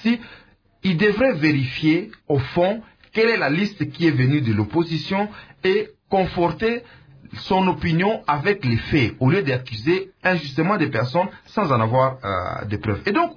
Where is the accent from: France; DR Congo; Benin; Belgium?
DR Congo; North Kivu; Nous sommes élus de la nation, et surtout quand on est du Nord Kivu, nous devons avoir la compassion vis-à-vis de tous les citoyens du Nord Kivu.